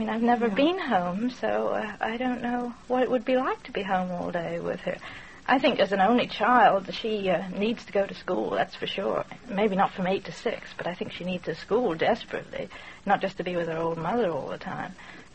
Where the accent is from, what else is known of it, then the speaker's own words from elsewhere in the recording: England, United Kingdom; now in United States; I grew up loving horses in England, and I found my family couldn't afford to keep me in horses, so I came over here.